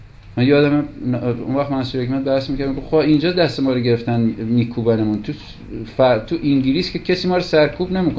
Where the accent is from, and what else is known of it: Tehran, Tehran Province, Iran